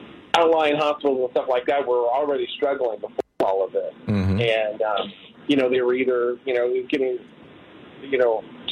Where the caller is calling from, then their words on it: Ohio, United States; I'm calling from Ohio. I called about the going back to paper ballots and D-Bolt and all that here in Ohio.